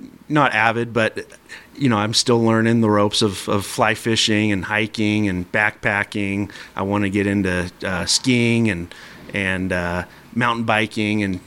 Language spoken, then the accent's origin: English; Oregon, United States; moved away as an adult; I born and raised in Oregon. This is actually my first job outside of Oregon.